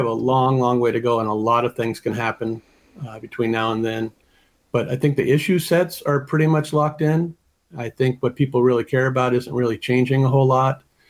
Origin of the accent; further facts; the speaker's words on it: Riverside, California, United States; also born or lived in Army; I grew up in Riverside, California, and I left there in 88 and sort of traveled around.